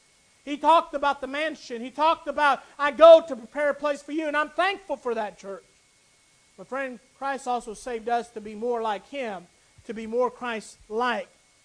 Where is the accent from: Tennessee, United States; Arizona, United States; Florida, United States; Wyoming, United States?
Arizona, United States; Phoenix; born there; First of all, I was born in Phoenix, Arizona, so don't get confused about that.